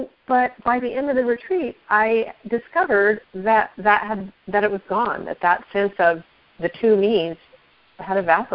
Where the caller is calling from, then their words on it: Washington, United States; I'm calling from Washington.